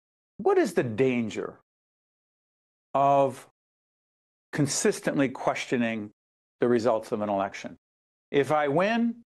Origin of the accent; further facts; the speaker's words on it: Newark, New Jersey, United States; You know, growing up, I grew up in Newark, New Jersey. My family was very involved in local civic and political affairs.